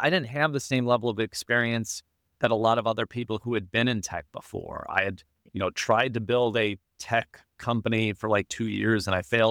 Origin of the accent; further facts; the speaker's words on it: Chicago, Illinois, United States; So I grew up in Chicago, 80s and 90s.